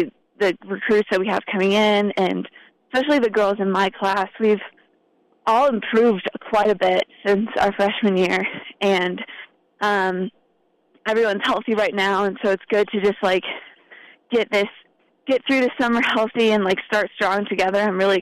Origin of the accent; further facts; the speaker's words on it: Mishawaka, Indiana, United States; they were proud that I came from Mishawaka, and that was really neat.